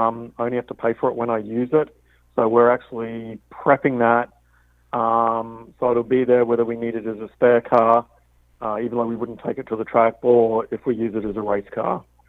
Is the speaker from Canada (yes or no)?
no; Australia; I'm Australian, so I'd really like to have him in the car.